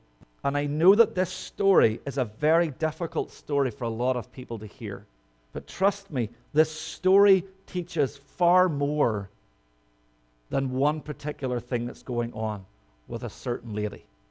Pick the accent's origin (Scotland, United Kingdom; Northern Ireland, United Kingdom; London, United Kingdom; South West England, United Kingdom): Northern Ireland, United Kingdom; I come from Northern Ireland. I struggle.